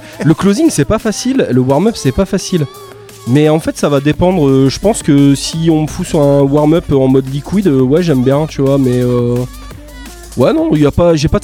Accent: Calais, Hauts-de-France, France; bah moi je viens de Calais

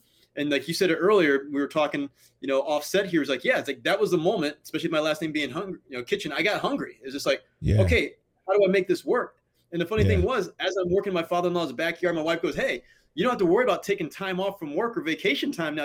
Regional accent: Ohio, United States; And like, you know, I call my hometown in Ohio.

